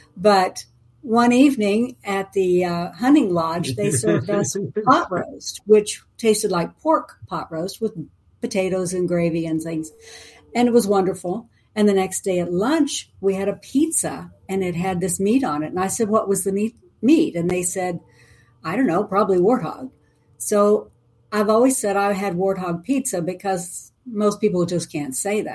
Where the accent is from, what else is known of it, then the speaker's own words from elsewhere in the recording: Oklahoma, United States; I grew up in Oklahoma for the most part, but I've been to the ocean several times and I love it.